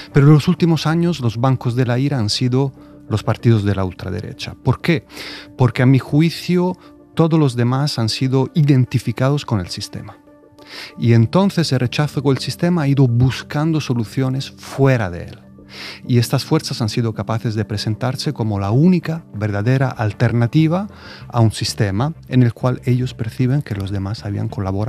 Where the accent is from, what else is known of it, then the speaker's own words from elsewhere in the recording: Italy; Spanish is a second language; En Italia, en mi país, el partido matriz del que es el partido de Meloni fue acogido en el gobierno por Berlusconi y ha acabado comiéndole la tostada, ¿no?